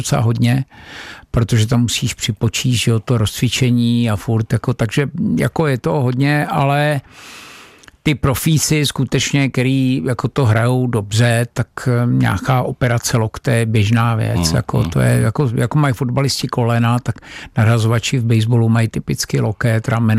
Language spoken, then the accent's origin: Czech; Prague, Czechia; já jsem z Davids, z Prahy 6